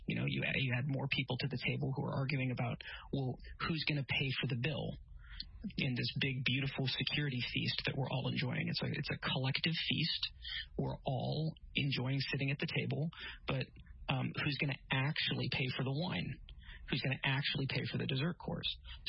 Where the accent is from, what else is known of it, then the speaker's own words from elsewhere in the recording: United States; But of course, that's what I'd say. I'm an American.